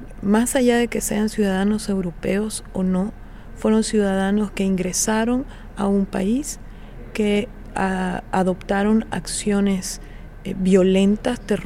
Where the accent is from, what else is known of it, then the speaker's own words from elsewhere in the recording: Bolivia; Espero yo que no pretenda intervenir en asuntos que tienen que ver con la justicia en mi país, y yo espero también que respete la soberanía de Bolivia